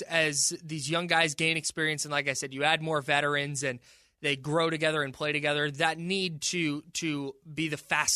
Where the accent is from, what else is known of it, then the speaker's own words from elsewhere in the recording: California, United States; also born or lived in Arizona; now in Sacramento, United States; Born and raised in the Bay Area, I moved out to Sacramento in 2008 to go to school.